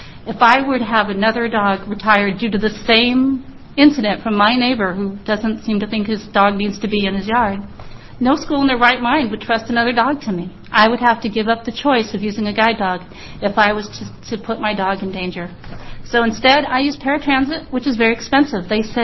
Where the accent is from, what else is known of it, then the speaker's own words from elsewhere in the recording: Aloha, Oregon, United States; from Aloha, Oregon.